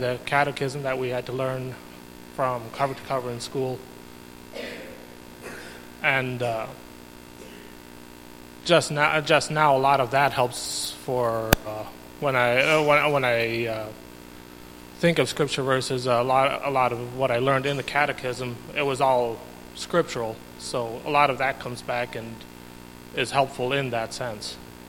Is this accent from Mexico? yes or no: yes; Mexico; Just going by my own experience, I grew up in the Old Colony Church, horse and buggy church in Mexico.